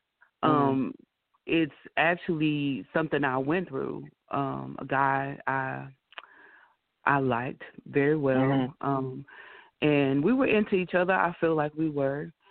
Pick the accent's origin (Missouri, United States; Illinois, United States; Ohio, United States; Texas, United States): Texas, United States; Tyler; I'm from Tyler, Texas, and I've been singing over 30 years.